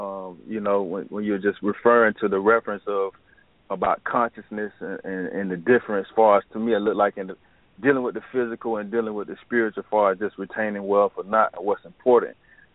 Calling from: Florida, United States; I'm great. Calling from Florida, the Sunshine State.

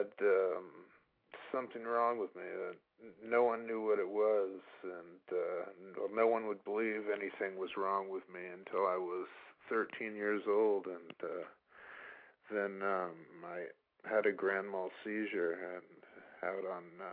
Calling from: Vermont, United States; I'm calling from Vermont.

